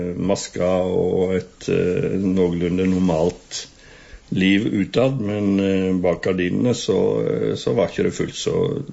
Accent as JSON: {"language": "Norwegian", "town": "Øvre Årdal", "region": "Vestland", "country": "Norway", "tie": "born or raised there", "said": "jeg vokste jo opp inn i Øvre Årdal, i en måteholdsheim."}